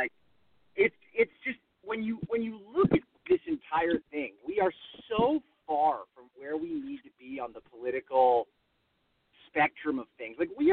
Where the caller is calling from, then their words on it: Los Angeles, California, United States; Los Angeles. Calling from Los Angeles.